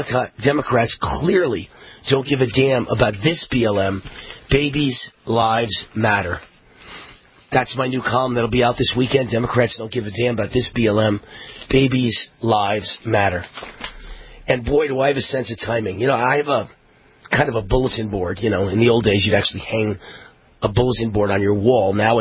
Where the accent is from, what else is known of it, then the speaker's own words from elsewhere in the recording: Nevada, United States; Delaware, and my home state of Nevada.